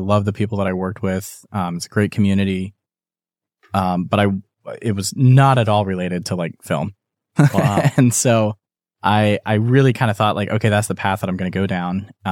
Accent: Dayton, Ohio, United States; I was born and raised in Dayton, Ohio. Okay. So if anyone knows the Kettering area where there's Kettering Health, yeah, and all of its hospitals. Mm-hmm. And so that was where I grew up.

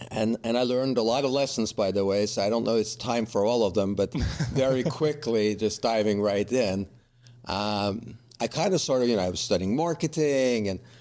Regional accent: Norway; accent: Norwegian; English is a second language; I'm originally Norwegian. Mm-hmm. So the accent you're hearing, I'm not from Brooklyn and I'm not from Bronx. This is a Norwegian accent that you're hearing. So I'm from Norway, but I went to school in Denmark.

